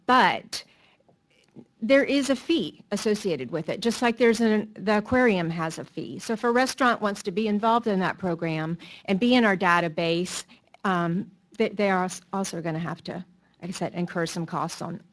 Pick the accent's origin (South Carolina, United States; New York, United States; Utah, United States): South Carolina, United States; Charleston; now in Mount Pleasant, United States; I grew up in Charleston. I've been a Mount Pleasant resident for 20 years.